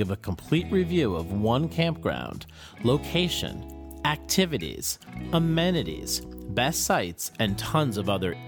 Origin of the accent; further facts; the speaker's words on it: New Jersey, United States; Now, our geography is that we are from New Jersey.